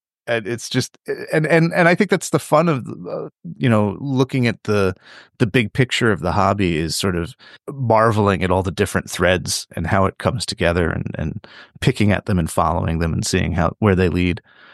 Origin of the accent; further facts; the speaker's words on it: United States; as an American, there's such a sharp contrast between, you know, US and English UK fantasy art.